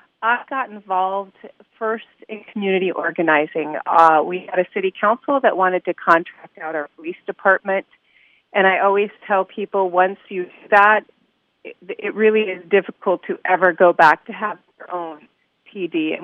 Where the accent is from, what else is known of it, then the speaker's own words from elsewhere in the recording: Stacy, Minnesota, United States; also born or lived in Norway / Orange County, California; So I was raised between Stacy, Minnesota, living on Fawn Lake, and then Orange County, California, where my mom stayed after the divorce.